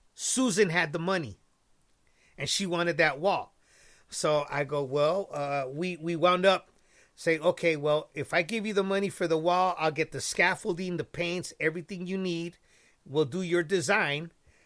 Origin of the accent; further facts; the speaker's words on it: San Francisco, California, United States; I put a lot of the rumberos that I used to watch growing up in Dolores Park.